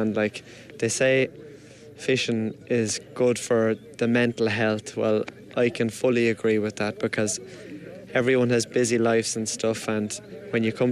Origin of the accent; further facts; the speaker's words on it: Kildare, Ireland; I'm from Kildare.